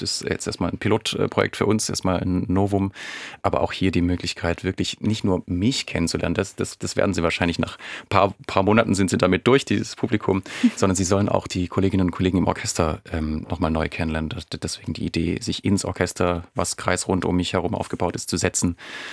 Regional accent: Baden-Württemberg, Germany; now in Brandenburg, Germany; Also ich kann es noch an alle Schwaben zu Hause. Ich habe es nicht verlernt. Ich habe durch, weil ich recht früh dann doch auch viel in der Welt unterwegs war, irgendwie mir angewöhnt, Hochdeutsch sprechen zu können.

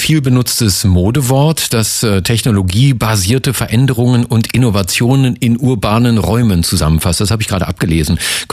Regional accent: Berlin, Germany

